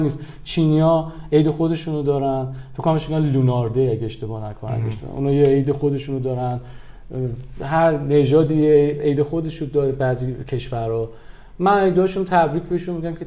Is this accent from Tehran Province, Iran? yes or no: yes; Tehran, Tehran Province, Iran; چون من اینجا تو تهران بزرگ شدم و من تهرانی و فارسی زبون مرکزی من بوده